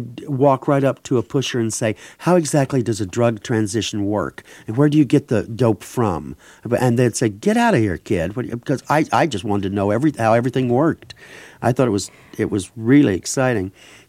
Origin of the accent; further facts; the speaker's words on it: Lebanon, Missouri, United States; born there; Yeah, I was born in Lebanon.